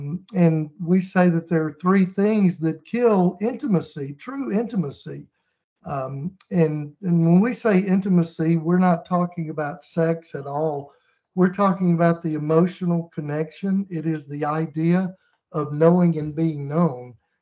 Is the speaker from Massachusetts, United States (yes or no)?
no; Mississippi, United States; I grew up in Mississippi, and we didn't even go to church or pretend that we were church-going Christians like most people do in the South.